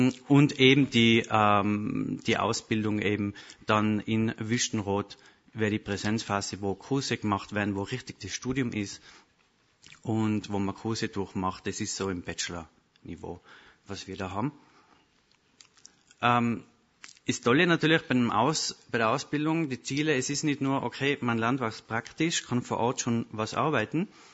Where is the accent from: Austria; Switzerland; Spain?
Austria; now in Germany; Wie ihr hört, ich komme aus Österreich.